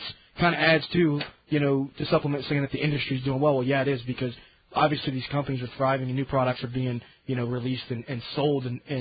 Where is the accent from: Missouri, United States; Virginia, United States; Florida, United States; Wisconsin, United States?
Florida, United States; When I grew up, I was a John Boat fisherman, man. I mean, I was wade fishing John Boat, and I grew up on the South Shore, Paula Beach area.